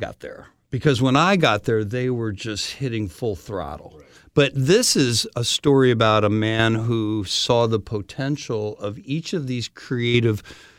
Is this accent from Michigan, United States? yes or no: yes; Detroit, Michigan, United States; in the first podcast, we talked about me growing up in Detroit